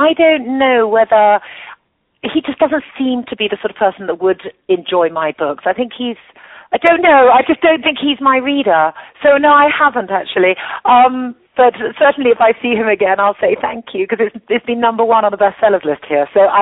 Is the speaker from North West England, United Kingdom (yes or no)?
no; South East England, United Kingdom; I grew up in Hampshire, in the English countryside. My father's a farmer. I had a totally idyllic upbringing in the most beautiful place with bluebell woods and a 17th century, really beautiful Jacobean house.